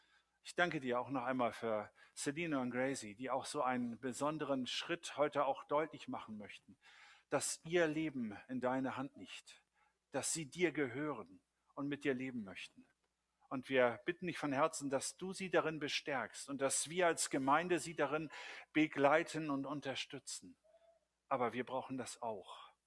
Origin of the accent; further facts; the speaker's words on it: Germany; first language German; Selbst als Deutscher würde ich sagen, ich beherrsche nicht die deutsche Sprache oder die deutsche Rechtschreibung bis in alle Kleinigkeiten.